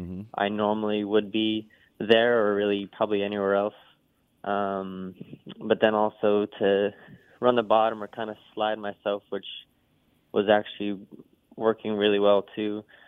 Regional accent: California, United States; growing up in California, you know, I always went to the Gold Cup for a while and always stayed the whole week.

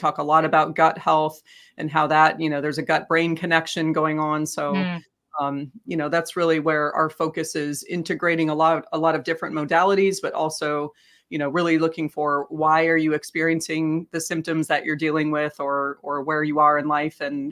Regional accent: Boulder, Colorado, United States; moved away as an adult; also born or lived in Texas; now in South Carolina, United States; No, I grew up in Boulder, Colorado, actually, and then made my way to Texas for college and medical school, and then ended up over here in South Carolina for residency.

